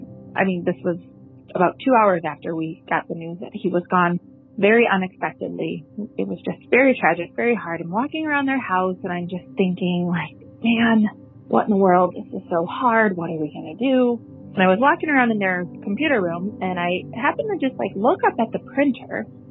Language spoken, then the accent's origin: English; Illinois, United States; I am from Illinois, just calling to share my story.